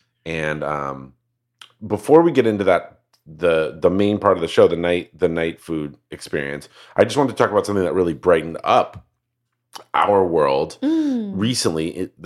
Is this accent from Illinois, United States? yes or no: no; Colorado, United States; the weird part is like I'm from Colorado.